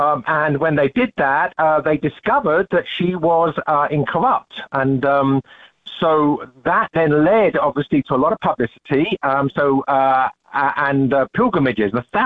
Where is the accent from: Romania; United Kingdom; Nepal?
United Kingdom; England; I'm an Englishman, so I'm not expected to forget.